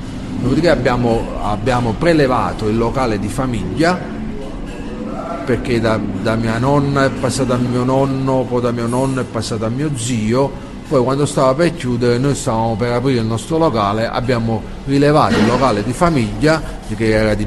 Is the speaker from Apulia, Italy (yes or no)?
no; Naples, Campania, Italy; Quartiere Case Nuove, Napoli.